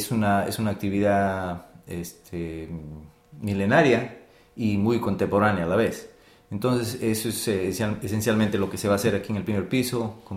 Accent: Peru; yo soy peruano y no puedo pronunciar esta palabra.

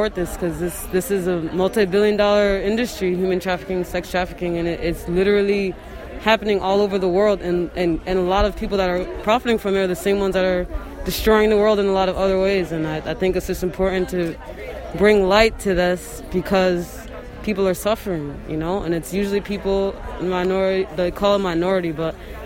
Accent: Hudson, New York, United States; I grew up in Hudson, New York. You know, I have a big family here

